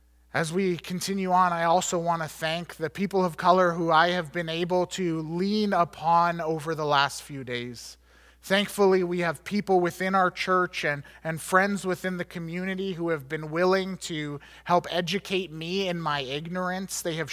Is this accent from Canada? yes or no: yes; Canada; I recognize that as a Canadian middle-class white man, I have no idea what it means to be a person of color.